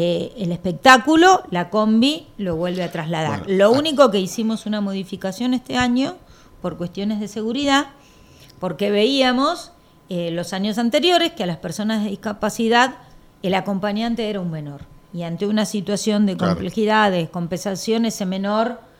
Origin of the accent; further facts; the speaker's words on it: Neuquén, Argentina; somos neuquinos, somos nosotros.